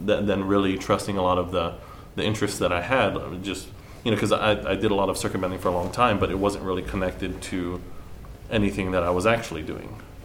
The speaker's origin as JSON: {"language": "English", "country": "Spain", "tie": "born or raised there", "moved": "yes", "lives_now": "United States", "said": "not being born in America, I was born in Spain, but spent all, well, nearly all of my life there"}